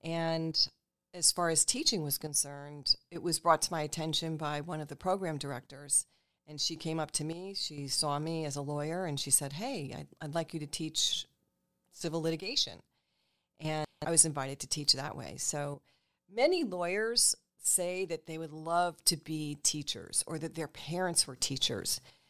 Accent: Hastings-on-Hudson, New York, United States; I grew up right next door to Mercy Dobbs Ferry. I grew up in Hastings-on-Hudson.

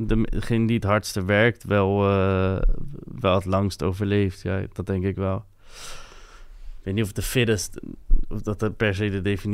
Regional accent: France; first language fr; Dutch is a second language; now in Netherlands; Ik vind mezelf gewoon meer een Franser dan een Nederlander of zo. Vaak.

